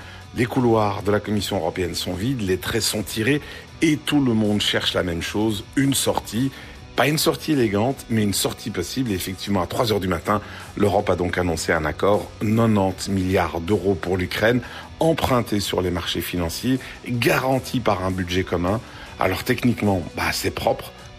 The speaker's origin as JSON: {"language": "French", "country": "Belgium", "said": "Et alors nous, en tant que Belges"}